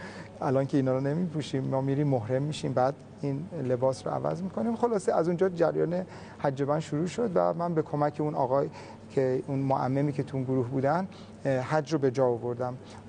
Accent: Iran; گفتم من ایرانی هستم.

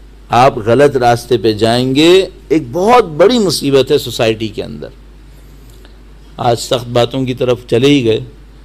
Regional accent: Pakistan; ہمارا تعلق پاکستان سے ہے

